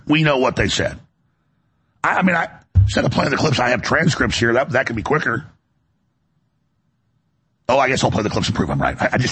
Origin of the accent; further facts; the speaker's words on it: Dallas, Texas, United States; When I grew up in Dallas, I had buddies.